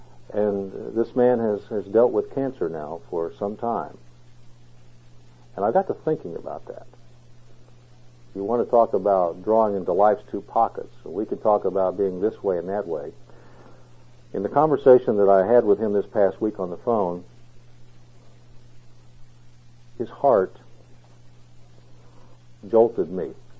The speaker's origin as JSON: {"language": "English", "region": "Indiana", "country": "United States", "also_born_or_lived": "Texas", "said": "I'm from Indiana, but people would know me as a Texan because I've spent so much of my life in Texan."}